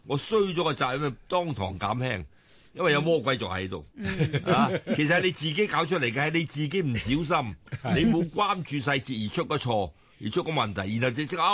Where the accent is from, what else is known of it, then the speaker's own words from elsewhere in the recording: China; 因为我哋中国人有句俗语啊